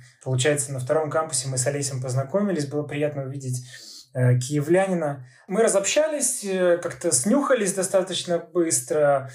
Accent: Kyiv, Ukraine; born there; moved away; Я в Киеве родился, Олесь в Киеве живет. Я в Киеве уже давно не живу.

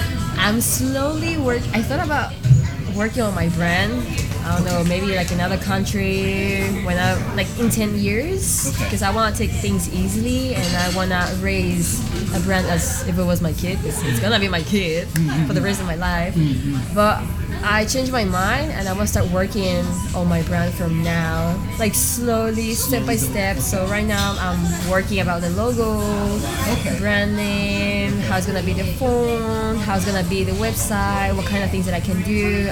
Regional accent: Bolivia; But I was born and raised in Bolivia, so I know I'm way more Latino.

